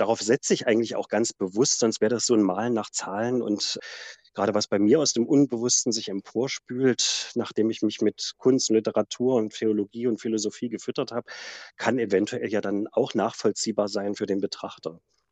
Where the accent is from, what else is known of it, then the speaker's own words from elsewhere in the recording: Germany; schon in meiner Kindheit in der DDR